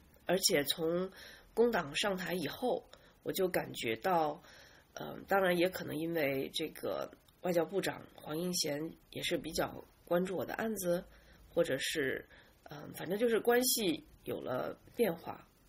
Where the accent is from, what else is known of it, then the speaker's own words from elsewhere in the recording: China; 在澳大利亚人面前，我会感受到就是很多作为中国人的一些特性